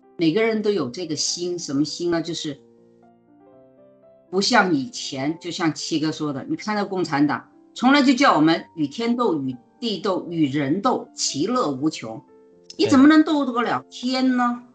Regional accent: China; born there; moved away; also born or lived in Hong Kong; 对，我是在大陆出生的，完了移民

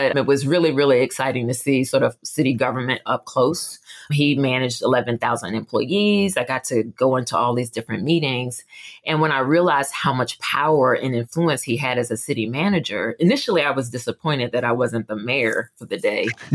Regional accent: Philadelphia, Pennsylvania, United States; We grew up initially in South Philly, and it took me going to college to really understand how segregated Philly was coming up

